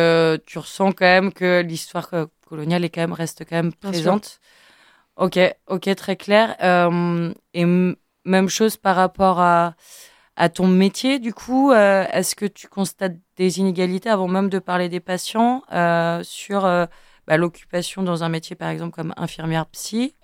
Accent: Réunion, France; born there; Je suis née à La Réunion, je sais que forcément, si je suis réunionnaise, je suis forcément une descendante d'esclaves.

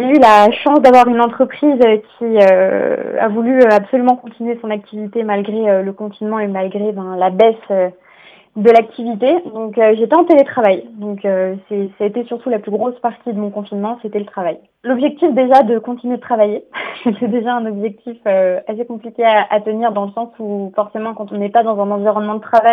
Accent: France; now in Barcelona, Spain; j'ai 24 ans et je suis française. J'étais à Barcelone

